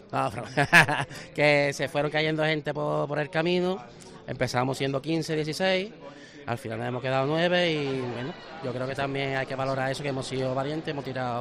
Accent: Cádiz, Andalusia, Spain; yo sé lo que es esto, somos de Cádiz todos

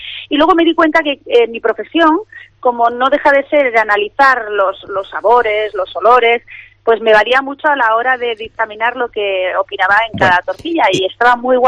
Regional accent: Santander, Cantabria, Spain; Pero yo soy muy muy de Santander y me gusta eso, con cebolla y jugosita

